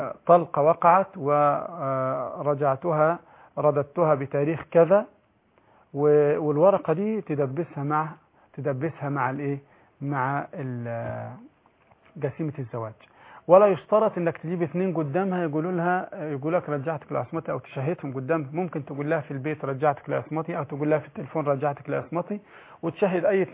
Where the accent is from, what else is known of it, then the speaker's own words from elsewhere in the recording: Egypt; عندنا في مصر